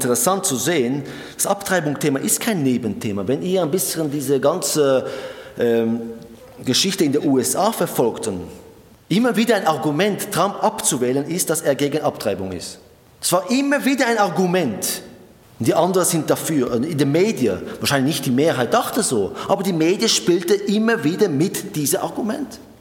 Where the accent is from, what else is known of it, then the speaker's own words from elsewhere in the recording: Switzerland; Und wir als Schweizer Volk haben dafür gestimmt.